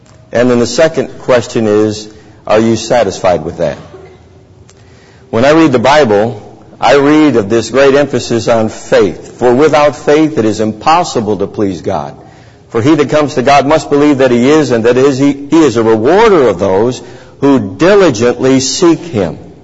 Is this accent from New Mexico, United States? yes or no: no; Detroit, Michigan, United States; Said, it's not from Memphis. I grew up in Detroit. So we have chains. We know what chains are.